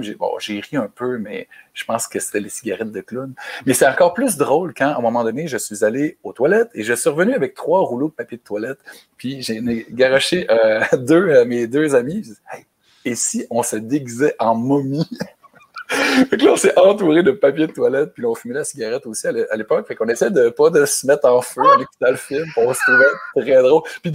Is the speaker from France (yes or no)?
no; Chicoutimi, Quebec, Canada; now in Montreal, Canada; mon premier appartement à Montréal, parce que je viens de Chicoutimi